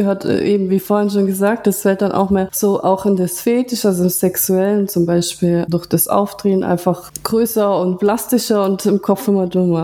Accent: Ulm, Baden-Württemberg, Germany; Ich bin aus Deutschland, aus Ulm, bin 28

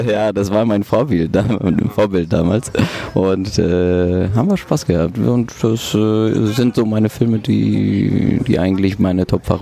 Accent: Bochum, North Rhine-Westphalia, Germany; born there; Mein Vater hatte ein Restaurant und auch in Bochum-Langdreher, wo ich geboren bin.

